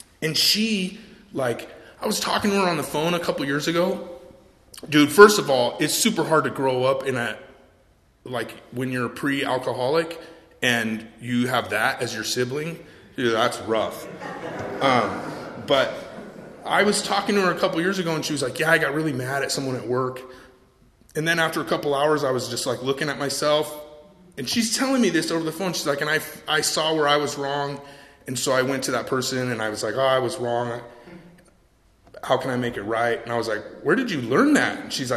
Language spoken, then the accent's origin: English; California, United States; I grew up in Northern California, pretty good home.